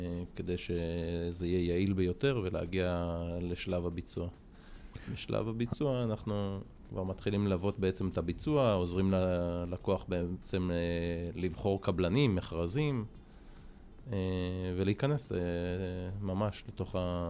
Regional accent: Dovrat, Northern District, Israel; אני במקור מעמק ישראל, מקיבוץ דוברת.

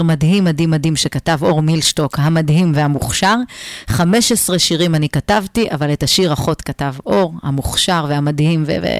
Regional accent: Tiberias, Northern District, Israel; אז אני גדלתי בטבריה, להורים פשוטים

